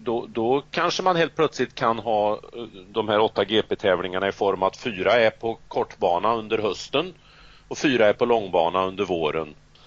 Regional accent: Värmland, Sweden; Som den värmlänning jag är.

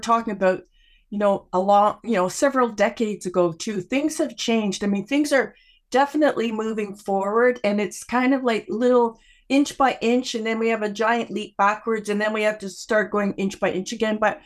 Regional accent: Toronto, Ontario, Canada; And I say, you know, from Toronto, I was born here.

